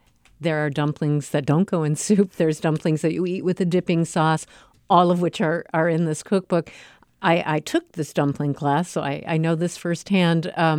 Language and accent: English; Midwest, United States; I grew up in the Midwest, and I don't remember any authentic Asian restaurants or even ingredients.